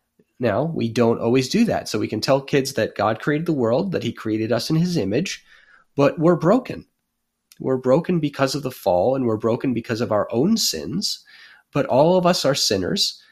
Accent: Rhode Island, United States; And homeschooling was not a thing really where I grew up in Rhode Island at that time.

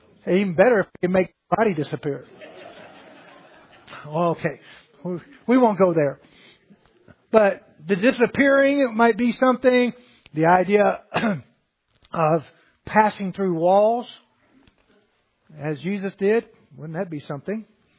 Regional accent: Louisiana, United States; accent: Cajun; And since I'm Cajun, we can go backwards.

